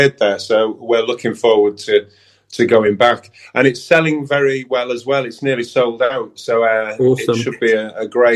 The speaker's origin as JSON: {"language": "English", "region": "Yorkshire and the Humber", "country": "United Kingdom", "said": "Yeah, I mean, I'm from Britain, that is as close as there's always somewhere I get that's the closest to Bridlington on the turn, and Leeds Brudenell will be my hometown show, let's call it."}